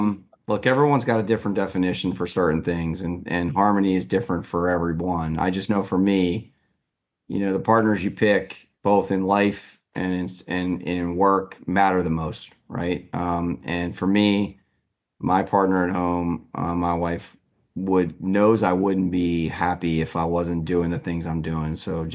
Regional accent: East Coast, United States; And as you know, I'm from the East Coast originally

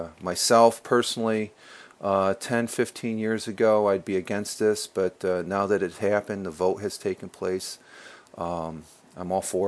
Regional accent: Apalachin, New York, United States; him being from Appalachian, that's where I grew up as a young lad back in the 60s.

